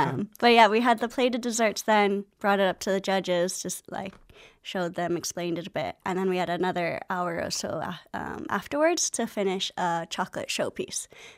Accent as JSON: {"language": "English", "region": "Hawaii", "country": "United States", "lives_now": "Galway, Ireland", "said": "Yeah, I'm originally from Hawaii."}